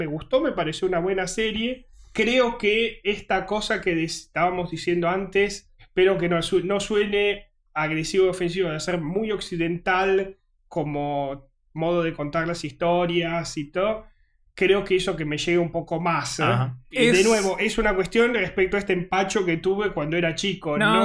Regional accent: Italy; yo crecí en Italia.

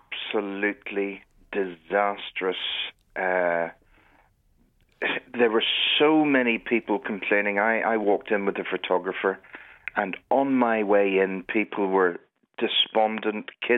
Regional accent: Northern Ireland, United Kingdom; First of all, I thanked him for coming to Northern Ireland because as a Northern Irish citizen, it's great to see people coming from long distances in to provide some form of entertainment for the people here.

